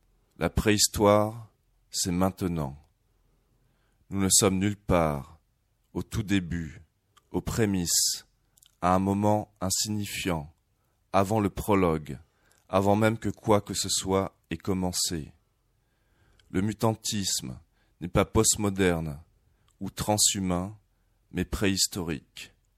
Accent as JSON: {"language": "French", "town": "Paris", "region": "Île-de-France", "country": "France", "lives_now": "Marseille, France", "said": "ça fait 3 ans et demi que j'habite à Marseille, même si je suis parisien d'origine."}